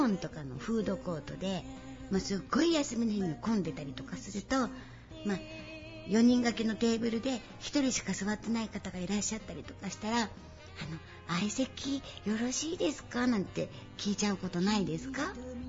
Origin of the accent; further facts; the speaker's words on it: Kyoto, Japan; 子供の頃私は京都の京都市に住んでおりましたけれども